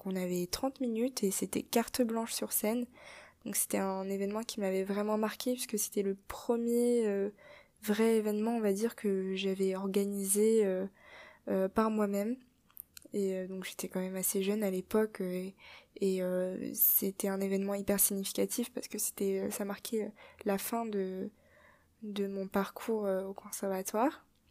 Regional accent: Paris, Île-de-France, France; j'ai grandi à Paris déjà, de parents d'origine chinoise.

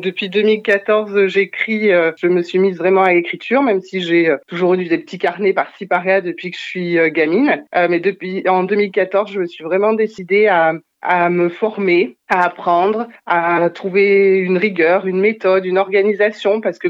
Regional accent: Limoges, Nouvelle-Aquitaine, France; now in Aurillac, France; Je suis maman d'un petit garçon de 2 ans et demi. Je suis originaire de Limoges. Mon papa est de Côte d'Ivoire. J'ai vécu là-bas toute mon enfance à Limoges. Pour retrouver mon compagnon, je suis arrivée à Aurillac en 2017.

